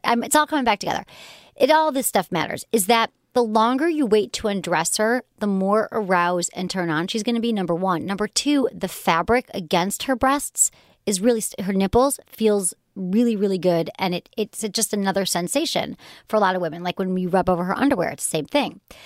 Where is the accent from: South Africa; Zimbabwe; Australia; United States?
Zimbabwe; I'm 25 and I'm from Zimbabwe. Listening all the way in Zimbabwe.